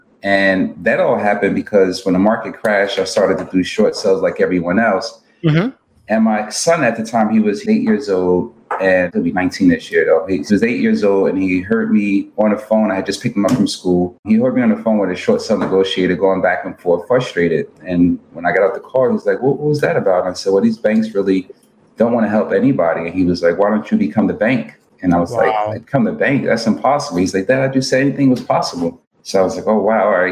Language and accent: English; New Jersey, United States; So I come from North New Jersey, pretty rough area, grew up in the 80s, crack and everything was prevalent during that time.